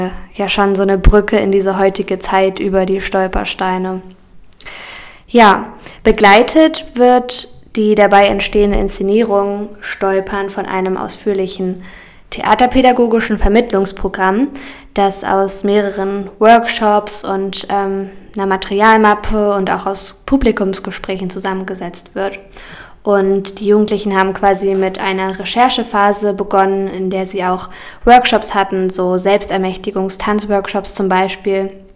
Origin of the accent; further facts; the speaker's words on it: Cottbus, Brandenburg, Germany; Ich komme ja aus Cottbus und ich habe auch mal in der Mühlenstraße gewohnt.